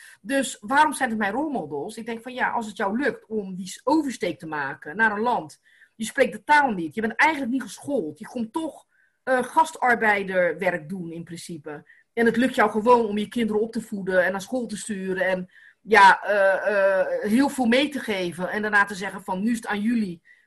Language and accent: Dutch; Netherlands; born there; Ik ben in Nederland geboren. Ik ben meertalig, weet je. Ik spreek Nederlands, Caribisch, Portugees, ben op les geweest. Ik spreek Frans, ik spreek Engels.